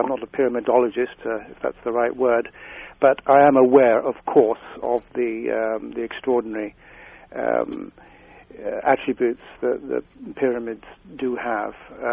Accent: England, United Kingdom; Being English and quite relatively young at the time, I thought, well, you know, we English, we don't talk to people unless we've been introduced.

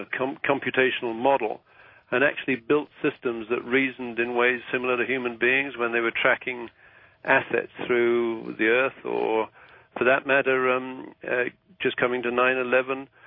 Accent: United Kingdom; Now, I consider myself, well, I am British.

